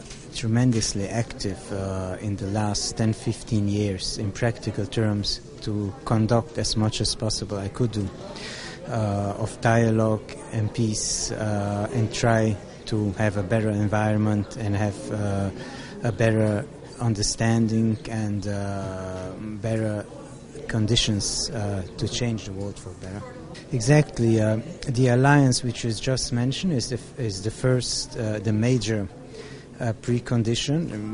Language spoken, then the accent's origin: English; Vienna, Austria; now in Antwerp, Belgium; I am the chief rabbi from the Orthodox Jewish community from Vienna, Austria, and now residing in Antwerp, Belgium.